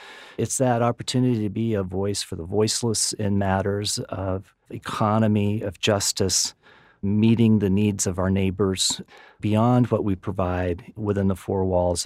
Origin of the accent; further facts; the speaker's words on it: Gainesville, Florida, United States; now in West Texas, United States; I was born in Gainesville, Florida, except for a few years when I was undergraduate at LSU in Baton Rouge. I've been a Floridian all my life.